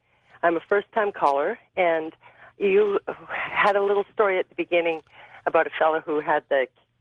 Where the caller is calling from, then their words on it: Alberta, Canada; I'm calling from small town Alberta, Canada.